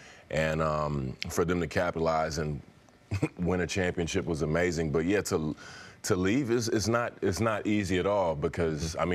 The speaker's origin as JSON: {"language": "English", "town": "Dallas", "region": "Texas", "country": "United States", "said": "You know, being in San Antonio, I'm from Dallas."}